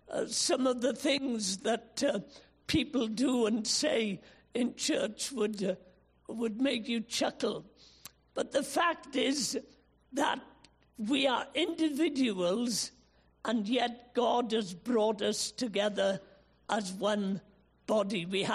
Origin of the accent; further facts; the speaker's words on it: Rhondda, Wales, United Kingdom; I am a North Walian and very proud of it. But I was brought up in the Rhondda, and I was saved through the Elim Church in Porth